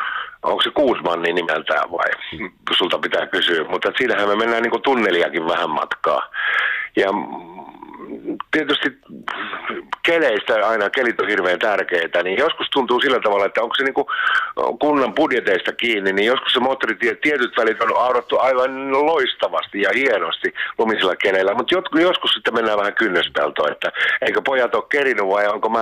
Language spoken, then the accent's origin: Finnish; North Karelia, Finland; me molemmat olemme Pohjois-Karjalasta kotoisin